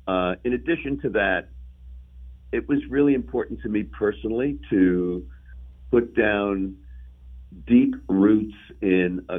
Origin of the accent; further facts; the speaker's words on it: New York City, New York, United States; now in Philadelphia, United States; I grew up in New York City. Going back to New York had absolutely no appeal to me. I love Philadelphia.